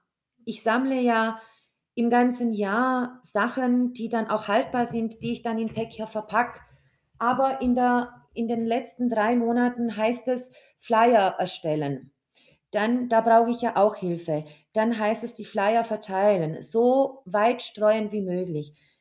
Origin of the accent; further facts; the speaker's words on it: Transylvania, Romania; now in Germany; wollte hier, also in der Region, ein wenig von meiner alten Heimat bekannt machen. Sprich, auf dem Weihnachtsmarkt in Eichelberg hat der Verein Schönberger Kinderhilfe immer einen Stand mit Weihnachtsgebäck aus Siebenbürgen